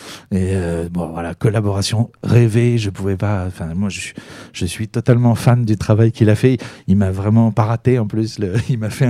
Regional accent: Orléans, Centre-Val de Loire, France; mes parents habitent ici, je suis natif d'Orléans, donc j'en suis parti revenu plein de fois, mais c'est quand même ma ville de cœur.

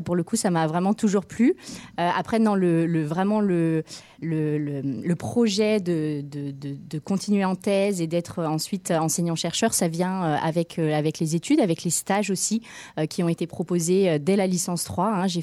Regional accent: Dijon, Bourgogne-Franche-Comté, France; now in Orléans, France; Oui, j'ai fait ma première année de licence à Dijon. Je suis originaire de Dijon. Et ensuite, à partir de la licence 2, je suis arrivée à Orléans

